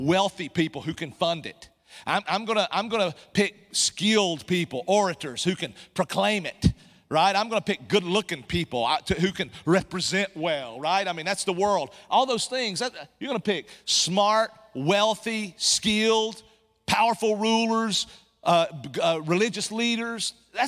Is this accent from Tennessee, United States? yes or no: yes; Tennessee, United States; I grew up in Appalachian Mountains in East Tennessee and went to public school.